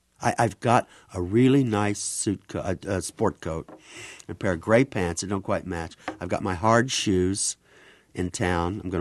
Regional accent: Lebanon, Missouri, United States; born there; Yeah, I was born in Lebanon.

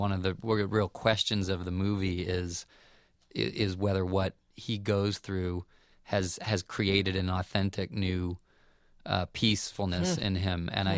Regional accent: Maryland, United States; I think growing up near Baltimore, you're almost required

